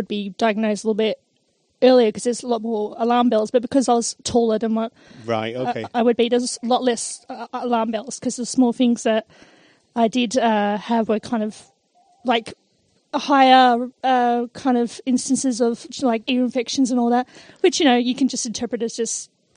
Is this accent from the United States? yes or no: no; Australia; Yes, I am an Aussie. Guilty.